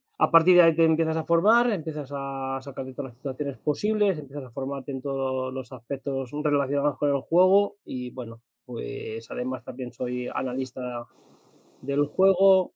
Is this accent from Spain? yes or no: yes; Madrid, Community of Madrid, Spain; soy entrenador nacional UEFA Pro, soy madrileño de nacimiento y de adopción, de todo. Vivo y hago toda mi vida aquí desde el centro